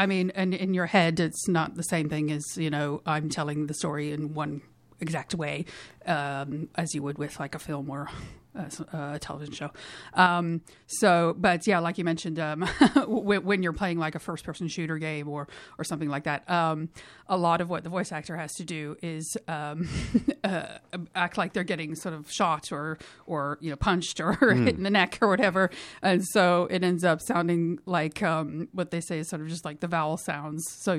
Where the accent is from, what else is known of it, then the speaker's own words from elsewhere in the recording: Iowa, United States; when I was growing up in Iowa, where I'm from in the Midwest of the United States